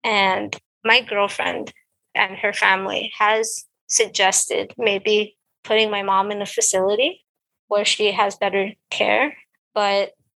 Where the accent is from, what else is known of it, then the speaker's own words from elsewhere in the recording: Los Angeles, California, United States; Well, my mom is Mexican, and things that I've noticed just from growing up in Boyle Heights and the East LA area, just having friends that are also of Mexican descent